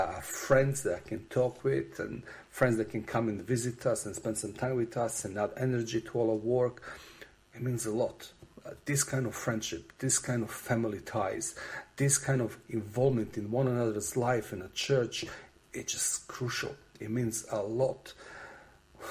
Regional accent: Serbia; from Serbia, and I'm leading a Good News Church here in Serbia.

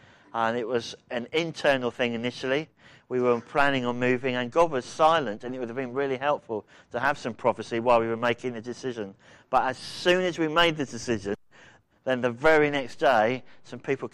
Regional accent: East Midlands, United Kingdom; So I'm from Northamptonshire.

